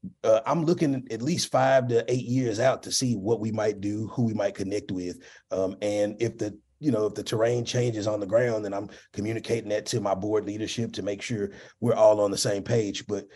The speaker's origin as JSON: {"language": "English", "town": "Chicago", "region": "Illinois", "country": "United States", "said": "I'm from Chicago. I eat Harold's."}